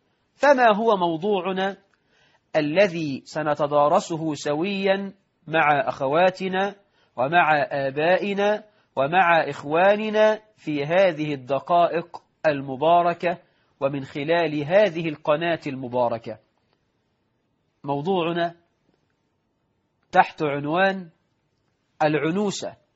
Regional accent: Egypt; فاللهم اجعل بلدنا مصر رخاء سخاء

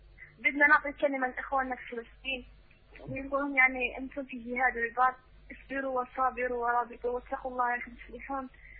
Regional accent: Algeria; عندنا كلمة واحدة نقولها من الجزائر نحن ضحى عن بلدنا 1.5 مليون شهيد

